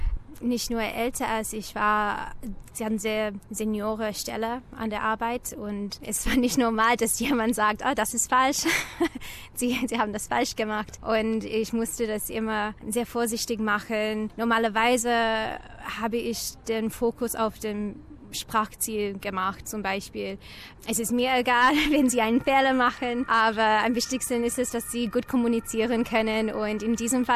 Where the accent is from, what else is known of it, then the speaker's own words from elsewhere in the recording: Adelaide, South Australia, Australia; accent: Australian; first language English; German is a second language; aber da ich aus Adelaide komme, ist mein Akzent nicht so stark, mein australischer Akzent, wenn ich Englisch spreche.